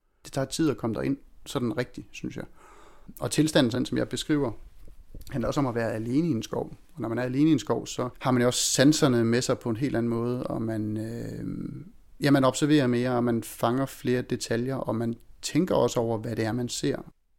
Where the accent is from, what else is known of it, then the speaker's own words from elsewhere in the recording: Silkeborg, Central Denmark Region, Denmark; Jeg er vokset op i Silkeborg, og når man vokser op der, så har man skov til alle sider.